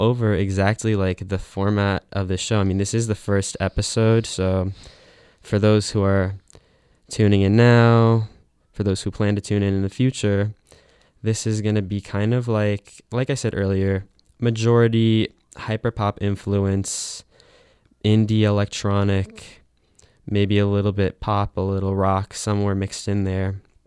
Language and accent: English; United States; Sorry, I'm American.